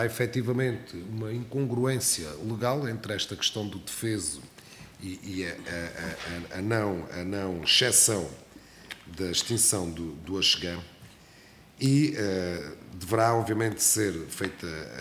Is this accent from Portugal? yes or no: yes; Alentejo, Portugal; Posso testemunhar porque já percebeu que sou alentejano também.